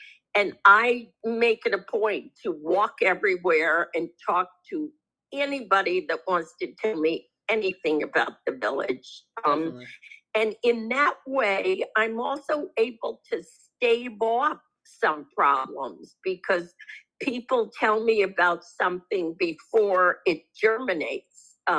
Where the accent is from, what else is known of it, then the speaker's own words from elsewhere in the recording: New York, United States; My very first job was working for Governor Nelson Rockefeller when I grew up outside of Albany